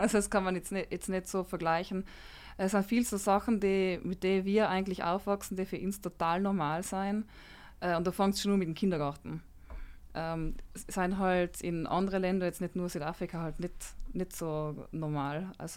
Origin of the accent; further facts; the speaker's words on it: Trentino-Alto Adige, Italy; Und ich habe wirklich gute Freunde da in Südtirol